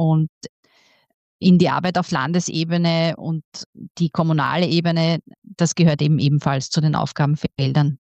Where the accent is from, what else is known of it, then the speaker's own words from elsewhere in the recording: Styria, Austria; Letztlich im Sommer 2024, also letztes Jahr im Sommer, bin ich dann mit meiner Familie zurück in mein Heimatbundesland gekehrt und fungiere eben seit Mitte September letzten Jahres als Nachhaltigkeitskoordinatorin im Amt der Steiermärkischen Landesregierung.